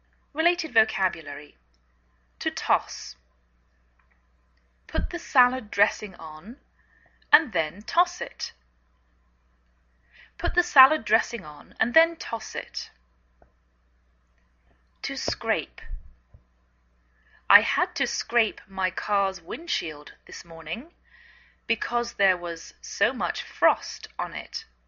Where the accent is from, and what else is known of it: England, United Kingdom; now in United States